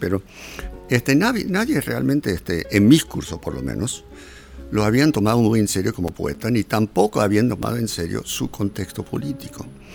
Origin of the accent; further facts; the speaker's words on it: United States; Bueno, en parte porque soy norteamericano.